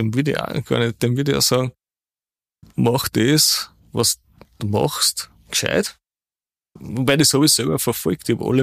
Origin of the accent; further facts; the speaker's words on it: Upper Austria, Austria; ich komme aus dem Müviertel